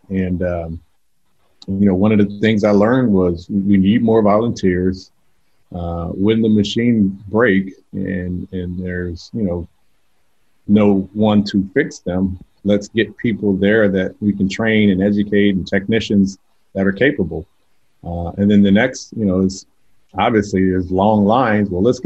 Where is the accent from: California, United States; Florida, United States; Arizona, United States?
California, United States; now in Georgia, United States; I've only been here 2 years, so I'm just learning about Georgia. you know, I grew up in California